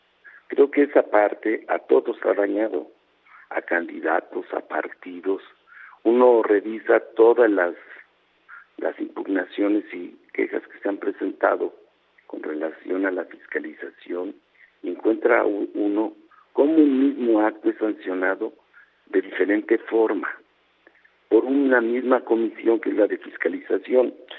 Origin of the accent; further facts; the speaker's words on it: Mexico; sin un reconocimiento como ciudadano, como mexicano, es un gran presidente